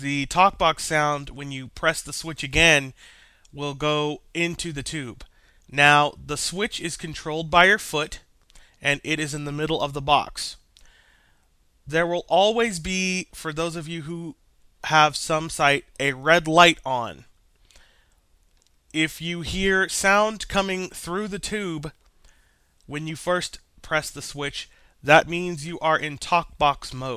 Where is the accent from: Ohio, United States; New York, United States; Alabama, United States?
Ohio, United States; Kenton; Hello everyone … I am from Kenton, Ohio.